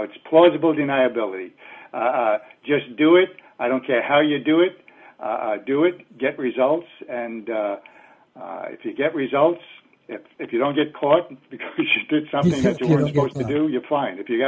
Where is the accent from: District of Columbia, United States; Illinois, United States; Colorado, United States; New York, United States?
New York, United States; I'd done some bad things growing up in New York, but I was growing up in New York.